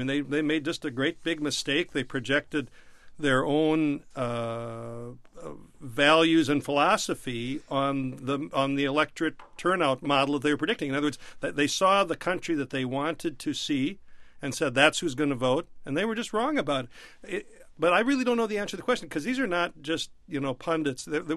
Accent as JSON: {"language": "English", "region": "Minnesota", "country": "United States", "tie": "born or raised there", "said": "I saw this also in some returns I looked at in my home state of Minnesota for legislative races"}